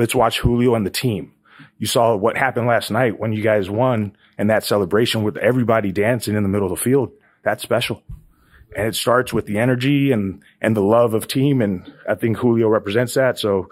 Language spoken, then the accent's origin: English; California, United States; I mean, I grew up in California and I live in Florida